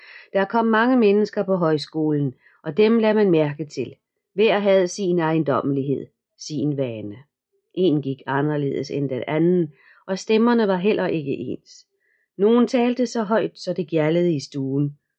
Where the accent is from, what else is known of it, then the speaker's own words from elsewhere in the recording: Zealand, Denmark; also born or lived in Gedved / Stensballe; egentlig er jeg jyde, i det jeg kom til verden på Gedved Seminarium, hvor far dengang var ansat. Erindringer har jeg dog ikke derfra, af den gode grund, at jeg kun var 2 år, da han blev forflyttet til Stensballe.